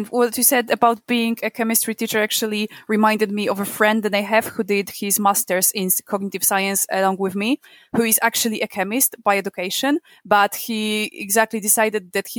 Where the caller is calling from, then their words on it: Kraków, Lesser Poland, Poland; I'm calling from Kraków in Poland.